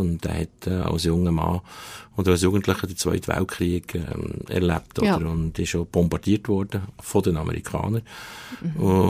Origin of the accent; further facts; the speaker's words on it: South Tyrol, Italy; also eigentlich bin ich Südtiroler, genau.